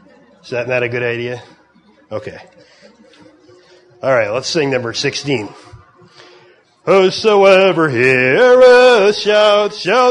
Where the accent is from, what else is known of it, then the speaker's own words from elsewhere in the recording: Grant, Michigan, United States; I'm from Grant, Michigan, and I'm pleased to be here this morning.